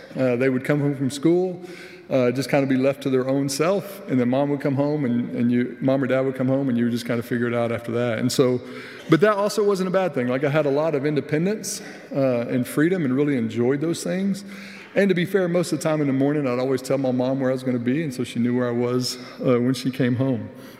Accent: Fort Worth, Texas, United States; Born and raised there in Fort Worth, Texas, and all that that entails, being kind of proud of the state and all those things.

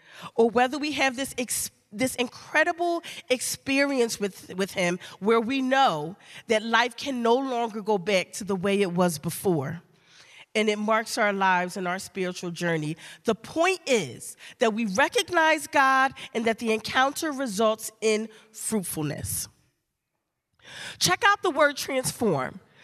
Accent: Philadelphia, Pennsylvania, United States; You know, I'm born and raised in Philly, right? I'm no grower of figs. I don't have fruit trees in my backyard.

